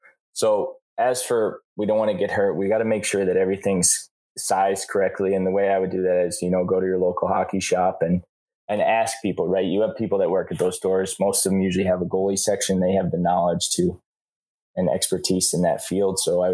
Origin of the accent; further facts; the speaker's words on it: Pawling, New York, United States; I'm from Pawling, New York, which a lot of people have no idea where that is. It's a little town about an hour and a half north of New York City. Born and bred East Coast boy.